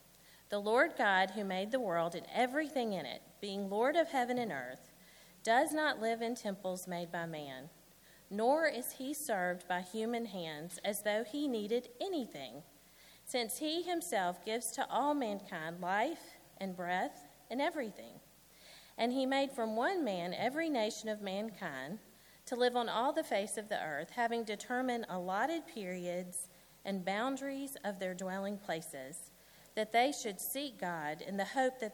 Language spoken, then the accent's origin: English; Fairhope, Alabama, United States; I am from Fairhope, Alabama, which is a little town on the shores of Mobile Bay.